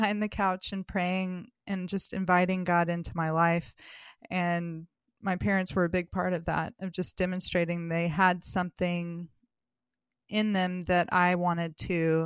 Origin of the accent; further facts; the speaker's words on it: California, United States; born there; accent: British; also born or lived in England; So I was born in California at Edwards Air Force Base. And then the first place I remember is England. We moved there and he was an exchange test pilot in the Royal Air Force. So early childhood was in England. I had a British accent when I was little.